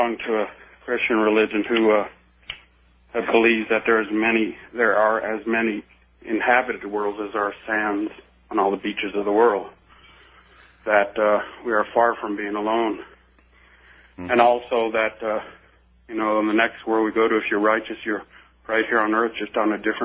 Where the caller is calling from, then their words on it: Denver, Colorado, United States; I'm calling from Denver, by the way.